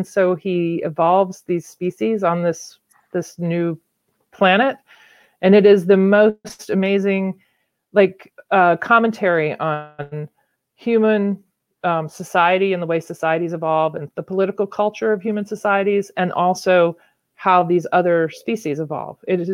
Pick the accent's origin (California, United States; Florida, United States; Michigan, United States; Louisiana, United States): Louisiana, United States; But I grew up in Louisiana.